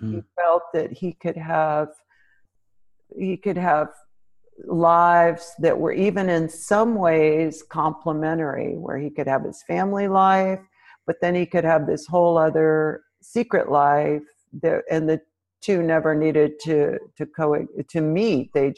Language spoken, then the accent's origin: English; Knoxville, Tennessee, United States; Well, I'm a Southerner. So that should tell you an enormous amount. I'm from Knoxville, Tennessee, mm-hmm. which I love. I mean, I'm a very grateful daughter of Tennessee.